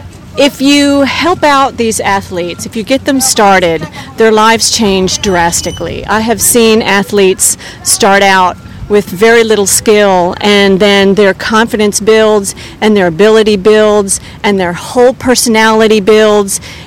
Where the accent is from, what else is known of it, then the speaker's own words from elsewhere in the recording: Houston, Texas, United States; I'm from Houston, Texas.